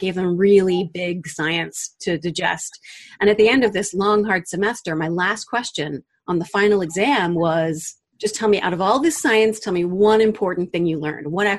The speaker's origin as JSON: {"language": "English", "region": "Delaware", "country": "United States", "tie": "born or raised there", "said": "I went to University of Delaware, born and raised in Delaware, and I was a big nerd"}